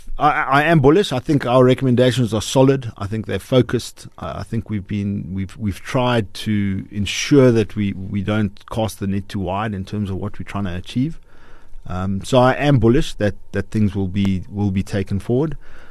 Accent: South Africa; So I believe as South Africans, as South African companies, we're a lot better than we give ourselves credit for.

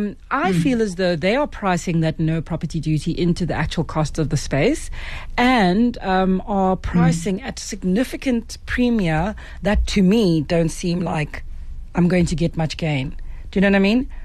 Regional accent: Western Cape, South Africa; Listen, I'm from the Western Cape.

